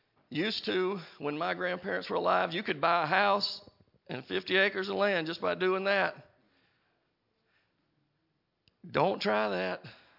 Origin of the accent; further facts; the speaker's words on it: Mississippi, United States; And I grew up in Mississippi and we had to teach us things simply.